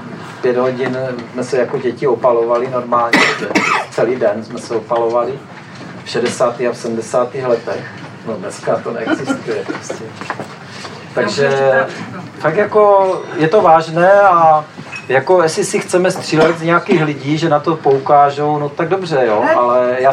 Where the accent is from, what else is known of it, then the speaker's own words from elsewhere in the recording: Moravia, Czechia; u nás na Moravě se říká, to je o ničem.